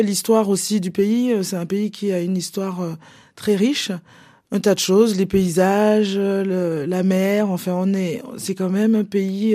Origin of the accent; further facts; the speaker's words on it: Cotonou, Littoral, Benin; Moi, je suis née à Cotonou. J'ai grandi à Cotonou.